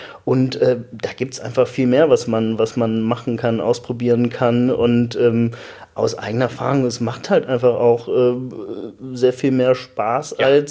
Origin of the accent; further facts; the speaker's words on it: Cologne, North Rhine-Westphalia, Germany; Ich komme aus Köln.